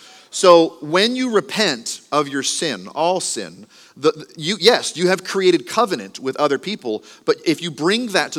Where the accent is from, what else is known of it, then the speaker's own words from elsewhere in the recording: Texas, United States; We like to be, we're from Texas, y'all.